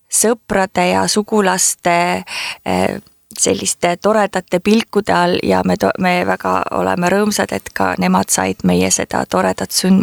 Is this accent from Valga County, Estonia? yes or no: no; Saare County, Estonia; ma tahan alati tulla ka Saaremaale, kuna ma ju siit pärit olen.